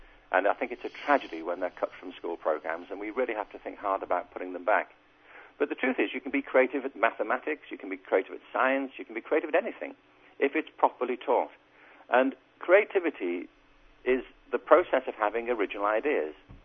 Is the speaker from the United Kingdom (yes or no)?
yes; Liverpool, North West England, United Kingdom; I grew up in Liverpool in England.